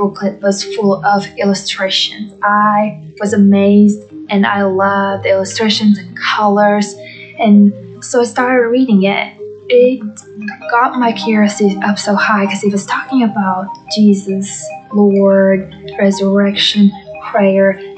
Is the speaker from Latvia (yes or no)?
yes; Latvia; I'm from Latvia.